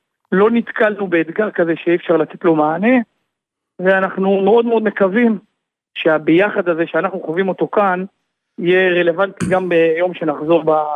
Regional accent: Jerusalem, Jerusalem District, Israel; גדלתי בירושלים, גדלתי באזור שהוא מאוד מאוד היסטורי ומעניין, במעבר מנדלבאום.

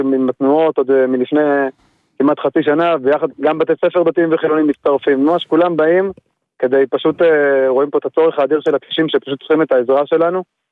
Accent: Ma'ale Adumim, West Bank, Palestine; וגדלתי במעלה אדומים.

